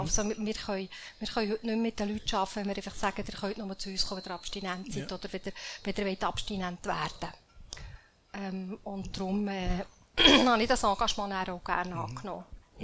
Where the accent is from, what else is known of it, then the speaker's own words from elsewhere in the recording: Bern, Switzerland; Ich bin als Berner Mädchen ins Auto aufgewachsen.